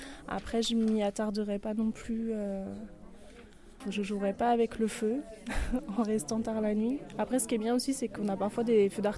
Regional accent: Chambéry, Auvergne-Rhône-Alpes, France; now in Grenoble, France; Je viens de Chambéry, donc Grenoble pour moi c'était un peu une grande ville.

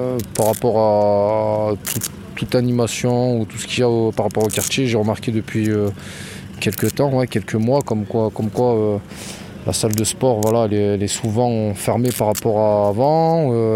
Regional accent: Moirans, Auvergne-Rhône-Alpes, France; je suis de Moiran.

